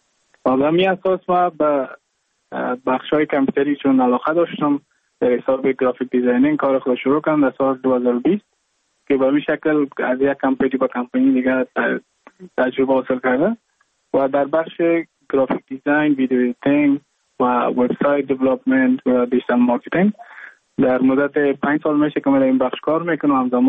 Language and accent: Persian; Mazar-i-Sharif, Balkh, Afghanistan; moved away as an adult; now in India